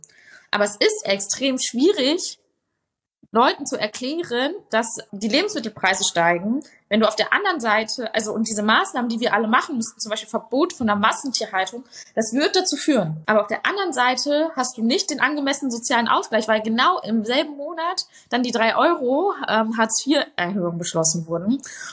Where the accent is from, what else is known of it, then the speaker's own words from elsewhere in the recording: North Rhine-Westphalia, Germany; Also ich komme halt auch aus dem Ruhrgebiet.